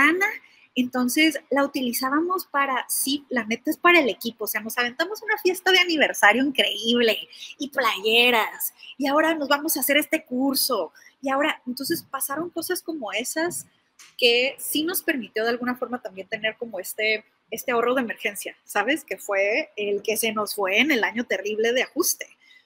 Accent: Tijuana, Baja California, Mexico; yo ahorita, por ejemplo, estoy en Denver, soy de Tijuana

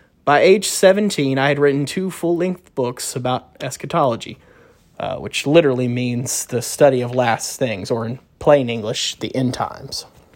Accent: Bible Belt, United States; Of course, I was raised in the Bible Belt.

